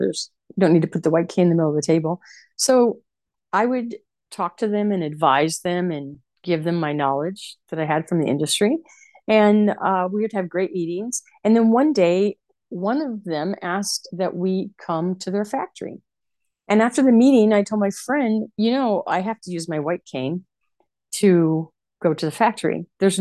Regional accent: Montclair, New Jersey, United States; also born or lived in New York; now in Houston, United States; I basically lose my hometown, which is Montclair, New Jersey. We end up in Houston, Texas

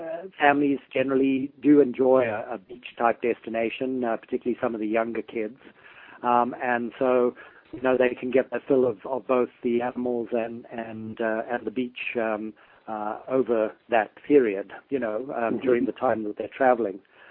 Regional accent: Zimbabwe; that was always our family beach destination when I was growing up in Zimbabwe.

